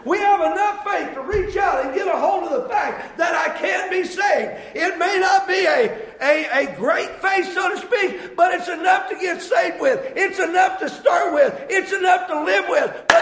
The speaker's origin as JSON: {"language": "English", "region": "Oklahoma", "country": "United States", "said": "And they said, where are you from? I said, Oklahoma."}